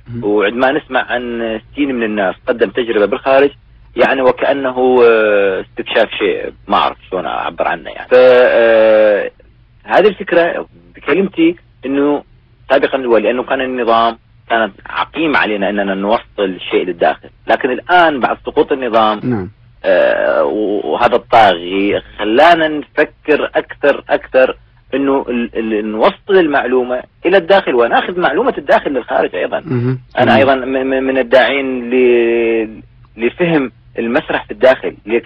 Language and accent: Arabic; Iraq; moved away; يعني أنا واحد من الناس طلعت من العراق